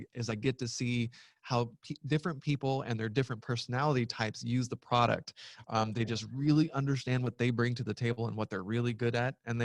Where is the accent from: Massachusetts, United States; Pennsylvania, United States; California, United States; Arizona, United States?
Massachusetts, United States; Boston; So apparently I'm from Boston, but it's really, really hot.